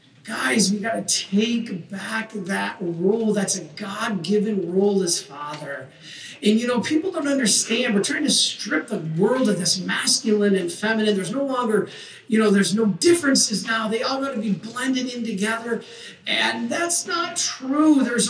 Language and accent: English; Detroit, Michigan, United States; My first hockey game, I'm from Detroit. I went to the University of Michigan.